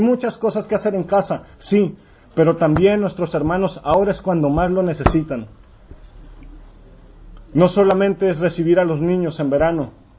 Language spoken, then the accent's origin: Spanish; Mexico; Yo como mexicano tendría que estar viendo para mi pueblo.